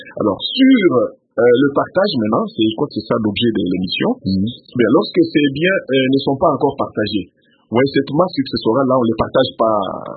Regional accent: DR Congo; c'est souvent le cas ici chez nous en RDC

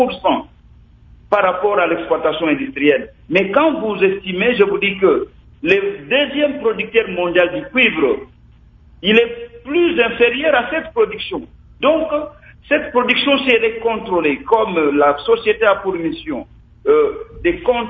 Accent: Lualaba, DR Congo; la société sera lancée avec son siège chez nous au Lualaba

